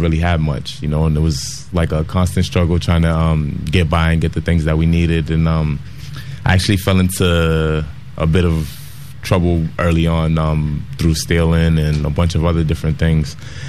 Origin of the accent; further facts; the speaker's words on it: Lowell, Massachusetts, United States; I was born in Boston. I grew up in Lowell for most of my life